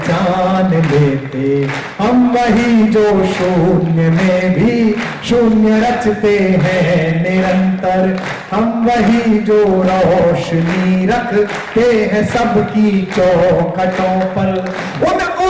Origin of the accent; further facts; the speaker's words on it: Meerut, Uttar Pradesh, India; born there; हम उत्तर प्रदेश में पैदा हुए, मेरठ कमिश्नरी में